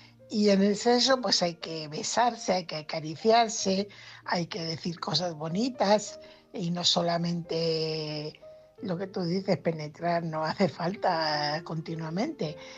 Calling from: Fuenlabrada, Community of Madrid, Spain; corresponsal de Fuenlabrada. Bueno, a ver cuándo vienes a Fuenlabrada, que tengo ganas de conocerte.

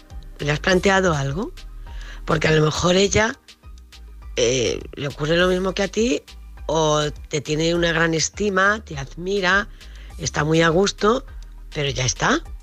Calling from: Córdoba, Andalusia, Spain; de Córdoba.

